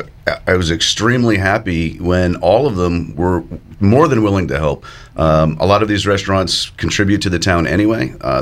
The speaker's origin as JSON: {"language": "English", "town": "Cincinnati", "region": "Ohio", "country": "United States", "tie": "born or raised there", "said": "I grew up mostly in Cincinnati."}